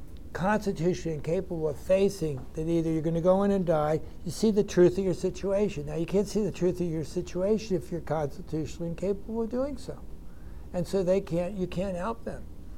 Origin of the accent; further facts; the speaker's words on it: Baltimore, Maryland, United States; now in New York, United States; But when I grew up in Baltimore, and like Ohio was like west.